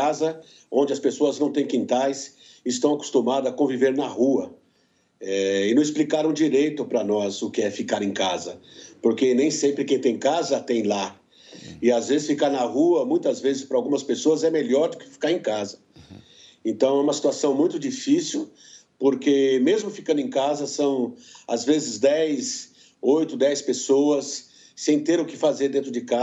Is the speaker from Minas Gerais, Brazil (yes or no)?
yes; Ladainha, Minas Gerais, Brazil; moved away; eu sou mineiro de Ladainha, do norte de Minas. Meu pai veio para cá no início dos anos 70